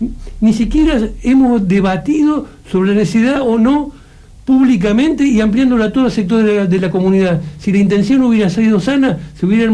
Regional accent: Ushuaia, Tierra del Fuego, Argentina; Yo soy hijo de Ushuaia y la quiero

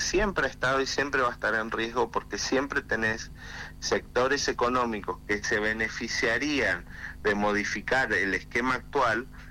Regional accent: Tierra del Fuego, Argentina; lo que quienes somos de Tierra del Fuego tenemos que hacer es activamente defender eso.

